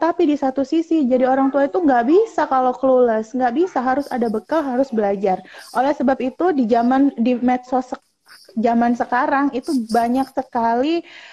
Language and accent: Indonesian; Sumatra, Indonesia; apalagi saya kan orang Sumatera, tiap hari tuh harus makan sambal.